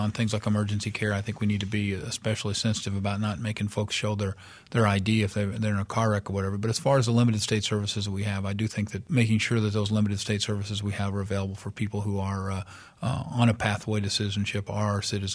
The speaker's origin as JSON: {"language": "English", "town": "St. Louis", "region": "Missouri", "country": "United States", "tie": "born or raised there", "said": "I'm from, born and raised on the St. Louis side"}